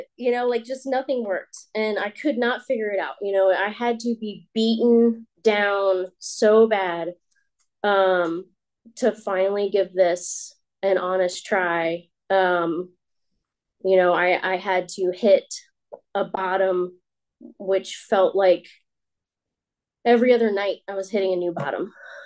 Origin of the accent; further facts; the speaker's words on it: Amherst, United States; I grew up in Amherst. I always say an hour south of here, but it's like, I guess, 2 hours south of here.